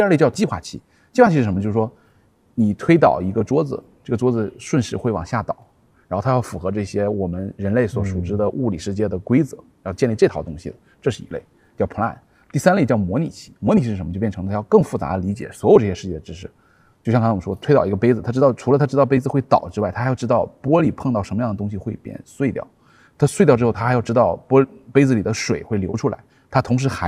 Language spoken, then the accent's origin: Chinese; Northeast China, China; 我是东北的这个小孩，我们小时候有一种这个零食是爆米花